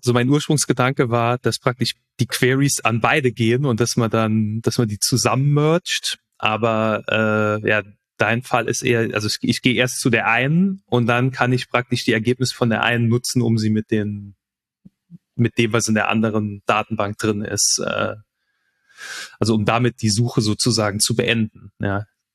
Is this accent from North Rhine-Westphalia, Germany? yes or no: yes; Cologne, North Rhine-Westphalia, Germany; ich als Kölner hier in meiner Nachbarschaft